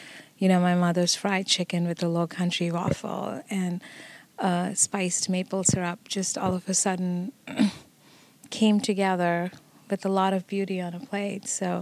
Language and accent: English; Kerala, India; now in United States; I come from the Indian South. I grew up in the southern region of India in a state called Kerala. I've called the American South home for over 20 years now, two decades.